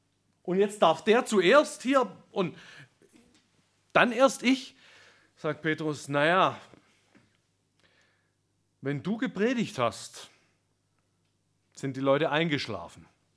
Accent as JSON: {"language": "German", "town": "Wilhelmsdorf", "region": "Baden-Württemberg", "country": "Germany", "tie": "born or raised there", "also_born_or_lived": "Brackenheim", "said": "Aufgewachsen in geboren in Brackenheim bei Heilbronn, aufgewachsen in Wilhelmsdorf in Oberschwaben, kurz vorm Bodensee."}